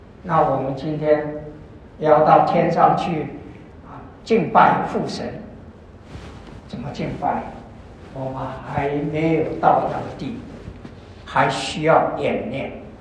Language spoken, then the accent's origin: Chinese; China; 我们中国人是象形文字描写苦